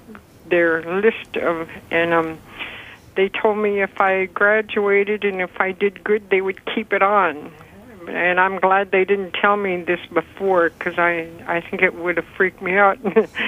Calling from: Deering, Alaska, United States; I'm calling from Deering, and I graduated from high school in Fairbanks in 1964

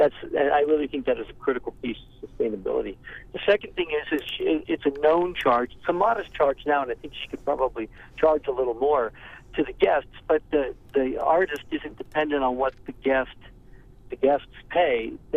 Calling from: Nevada, United States; I'm in Nevada right now, and I'm calling in from Nevada

